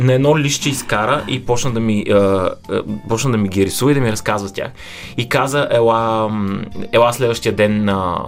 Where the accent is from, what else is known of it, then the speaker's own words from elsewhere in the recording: Varna, Varna Province, Bulgaria; когато бях в четвърти клас във Варна, тъй като съм от Варна